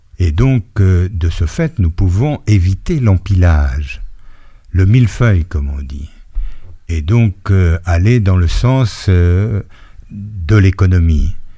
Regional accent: Bourgoin-Jallieu, Auvergne-Rhône-Alpes, France; D'abord, je suis un homme du Nord-Isère. Je suis natif de Bourgoin, où j'ai vécu une vingtaine d'années. D'ailleurs, Bourgoin est devenu entre-temps Bourgoin-Jallieu en 67.

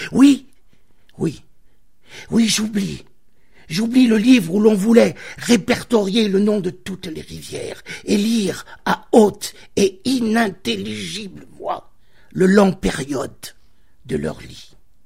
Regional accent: Bourgoin-Jallieu, Auvergne-Rhône-Alpes, France; also born or lived in South West France; je suis revenu du Sud-Ouest sur ma région, sur là d'où je viens, sur là d'où j'ai mes origines, c'est-à-dire à Bourgoin-Jallieu

